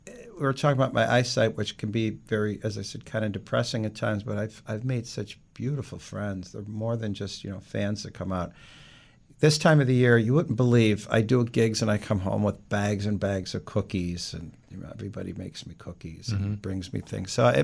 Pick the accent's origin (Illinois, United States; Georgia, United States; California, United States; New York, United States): New York, United States; Niagara Falls; I grew up in Niagara Falls, but my mother's family was from the west side of Buffalo